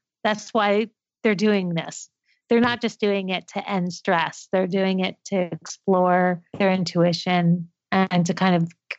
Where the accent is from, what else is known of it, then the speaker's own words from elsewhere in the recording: New York, United States; now in Los Angeles, United States; You know, it's so funny because I'm from New York also. So before I moved here, someone said, whatever you do, don't go LA.